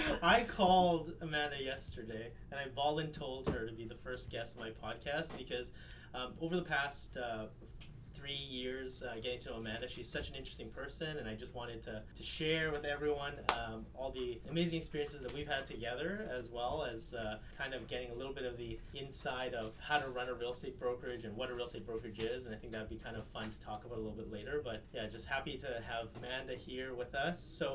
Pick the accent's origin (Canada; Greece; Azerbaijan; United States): Canada; Vancouver, British Columbia; You know, I've always grown up in Vancouver. I've always been in a big city.